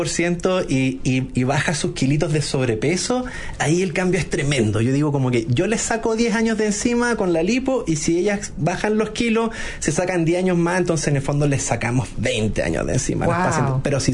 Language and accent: Spanish; Temuco, Araucanía, Chile; also born or lived in Los Ángeles; chileno, 37 años, casado, dos hijos. Soy de Temuco, del sur de Chile. Nací en Los Ángeles, pero me crié en Temuco.